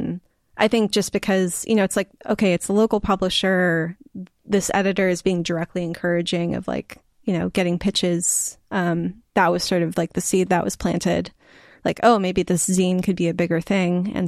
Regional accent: California, United States; I think especially, you know, being a Californian, we grew up with such like boring, amazing weather.

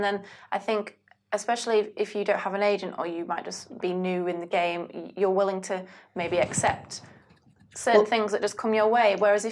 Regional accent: United Kingdom; but obviously I am British

